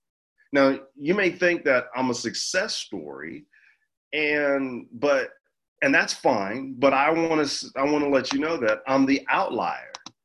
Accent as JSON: {"language": "English", "region": "England", "country": "United Kingdom", "tie": "born or raised there", "said": "growing up in England, we were well taken care of."}